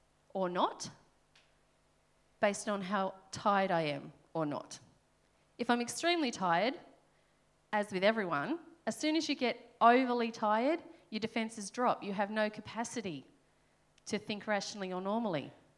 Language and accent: English; New South Wales, Australia; So, this might be a strange way to start a sermon, but I'm going to say I'm from New South Wales.